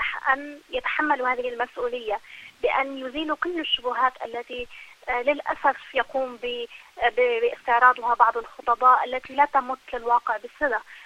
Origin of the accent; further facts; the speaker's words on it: Lebanon; خاصة أنا أتكلم من لبنان